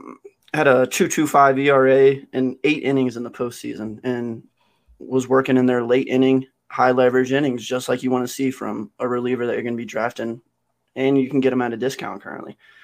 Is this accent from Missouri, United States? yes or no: no; Mobile, Alabama, United States; he was born and raised in Alabama, Mobile, Alabama, same place as I was.